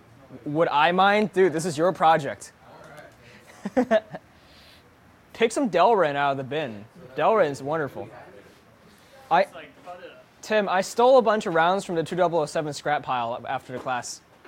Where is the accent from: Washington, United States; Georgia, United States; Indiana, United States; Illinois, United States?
Georgia, United States; Atlanta; Well, so, my hometown is Atlanta, and growing up in suburban Atlanta, which is like upper white middle class suburban soccer momville